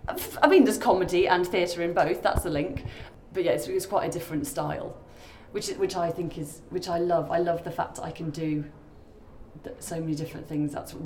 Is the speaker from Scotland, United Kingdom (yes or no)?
no; Birmingham, West Midlands, United Kingdom; moved away as an adult; I'm actually a Brummie, so I left Birmingham about 8 years ago